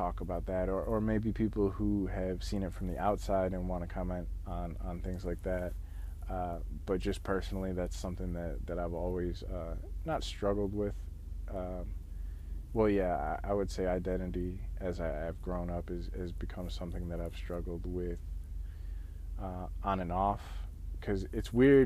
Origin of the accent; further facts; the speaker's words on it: Pittsfield, Massachusetts, United States; also born or lived in Pasadena, California; I was born in Pasadena, California. I have an older brother, younger sister. I was raised in Pittsfield, Massachusetts, Berkshire County.